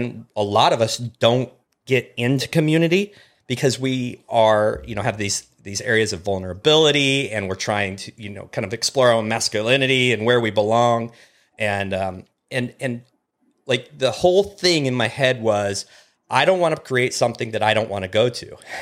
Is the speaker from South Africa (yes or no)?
no; Pacific Northwest, United States; now in Texas, United States; I grew up in the Pacific Northwest on the coastal mountain range. I live in Texas now. It's flat.